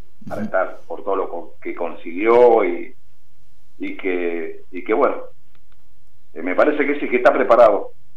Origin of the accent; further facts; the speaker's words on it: Pujato, Santa Fe, Argentina; Sí, soy nativo. Ajá. De acá.